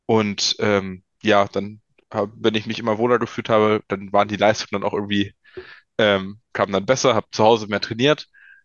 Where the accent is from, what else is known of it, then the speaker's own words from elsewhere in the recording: Peine, Lower Saxony, Germany; Ja, also ich komme aus der Region Braunschweig, Hannover, das große Nichts in Niedersachsen, aus der Stadt Peine.